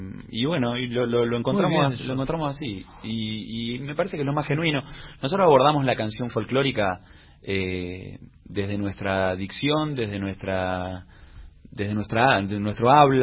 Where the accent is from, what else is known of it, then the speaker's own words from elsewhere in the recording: Adrogué, Buenos Aires Province, Argentina; now in José Mármol, Argentina; El mismo en el que vivo, soy de Adrogué.